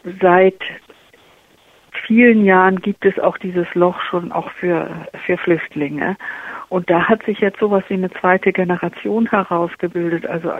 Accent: Germany; Also ich als Deutsche wäre sehr daran interessiert

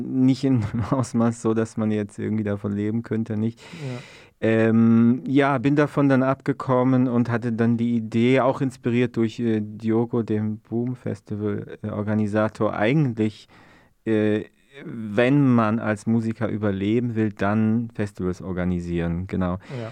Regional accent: Freiburg, Baden-Württemberg, Germany; also born or lived in Poland; ich bin in Freiburg aufgewachsen, tatsächlich, ich weiß gar nicht, ob du es weißt. Also ich war 28 Jahre in Freiburg und 6 Jahre in Polen.

